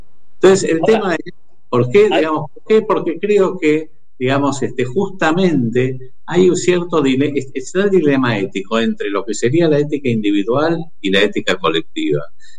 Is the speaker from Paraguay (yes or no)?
no; Argentina; porque somos argentinos